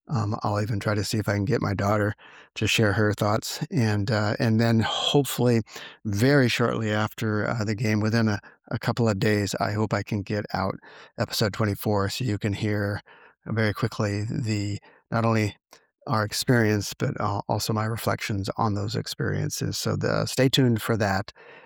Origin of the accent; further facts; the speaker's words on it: Santa Clara, California, United States; this year the game is being played in my hometown here in Santa Clara, California, in my home stadium.